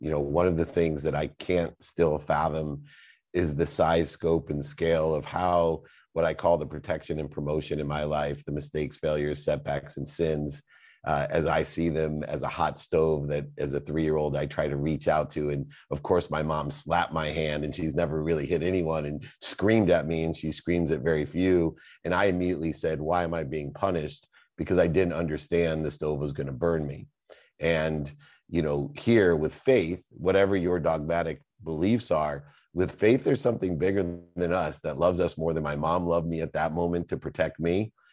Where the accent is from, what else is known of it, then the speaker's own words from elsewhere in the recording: Bronx, New York, United States; I come from the Bronx and his family, and you know, and I've got a college education.